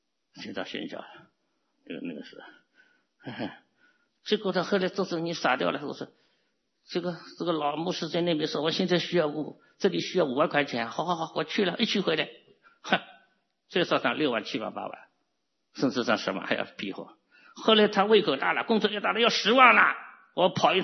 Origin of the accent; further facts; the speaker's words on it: Hong Kong; now in United States; 不是，我是香港来的 dealer， 我卖给美国的 dealer